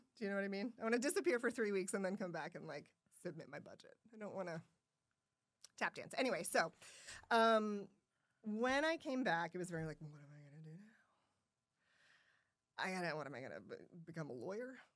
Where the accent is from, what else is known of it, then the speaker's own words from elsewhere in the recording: Siloam Springs, Arkansas, United States; So I came home, right? Because I'm from here originally.